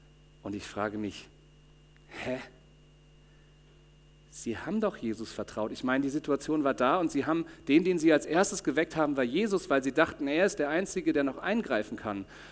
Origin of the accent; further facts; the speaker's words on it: Schleswig-Holstein, Germany; Ich komme aus Schleswig-Holstein und da sind Stürme normal.